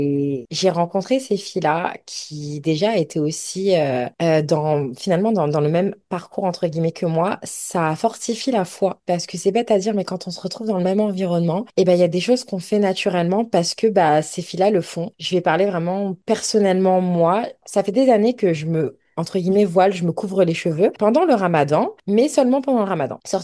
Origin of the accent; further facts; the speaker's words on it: Comoros; now in Toronto, Canada; Alors moi, de base, je suis comorienne.